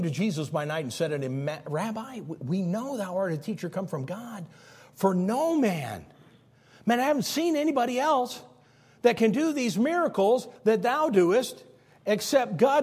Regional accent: Illinois, United States; Okay, I'm from Illinois, so sometimes I don't get it right.

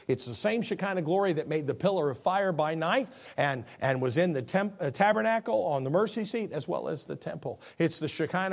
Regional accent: Midwest, United States; I'm from Midwest, we call it funny.

